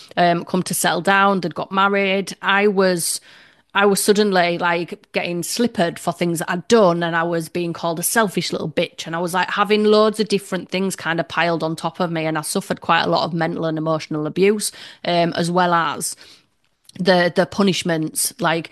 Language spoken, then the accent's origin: English; Leeds, Yorkshire and the Humber, United Kingdom; I grew up in Leeds